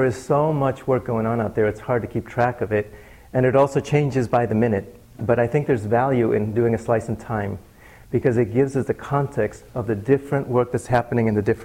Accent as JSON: {"language": "English", "country": "Chile", "said": "I'm from Chile originally"}